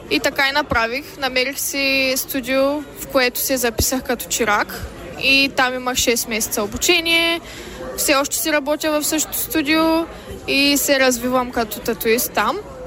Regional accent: Ruse, Ruse Province, Bulgaria; moved away as an adult; also born or lived in Sofia; now in Las Vegas, United States; съм на 23 години и съм родена в София. Но цял живот живея в град Русе, България. През 2022 година аз и съпругът ми заминахме за щатите и се установихме в края на лятото на 2022 в Лас Вегас.

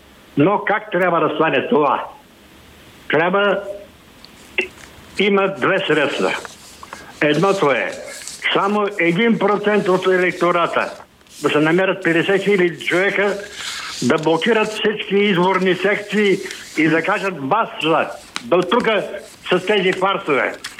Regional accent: Sofia, Sofia City, Bulgaria; от София съм.

